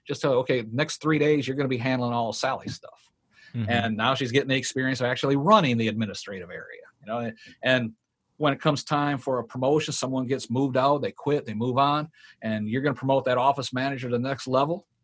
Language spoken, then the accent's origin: English; Marysville, Michigan, United States; I grew up in Marysville. Do you know where that is?